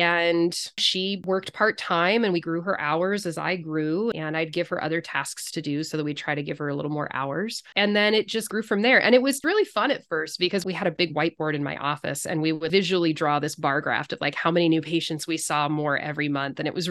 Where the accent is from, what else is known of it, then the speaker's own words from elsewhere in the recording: California, United States; also born or lived in Chicago; I grew up in Northern California. I did my residency and my schooling in Chicago.